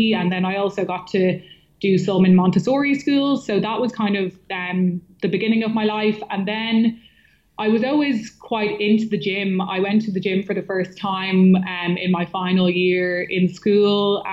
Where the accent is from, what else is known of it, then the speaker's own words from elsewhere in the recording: Dublin, Leinster, Ireland; I grew up in South County Dublin, went to school in Donnybrook in a school called Muckross.